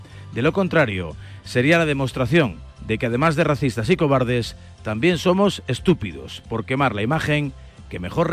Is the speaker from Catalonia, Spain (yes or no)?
no; Sanxenxo, Galicia, Spain; Hay paisanos míos de Sanjenjo que no quieren a pijos madrileños en sus playas